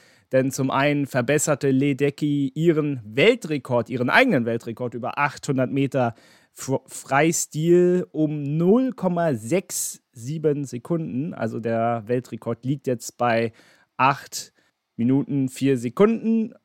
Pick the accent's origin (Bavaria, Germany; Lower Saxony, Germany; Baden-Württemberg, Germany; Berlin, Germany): Berlin, Germany; Für mich als Berliner